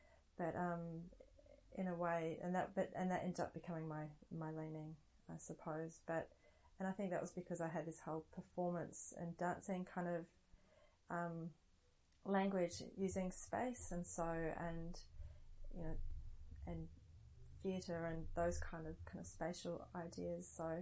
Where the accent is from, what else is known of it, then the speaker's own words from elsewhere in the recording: Melbourne, Victoria, Australia; I grew up in Melbourne. Yeah, in a very leafy suburb with a creek down the bottom of my street.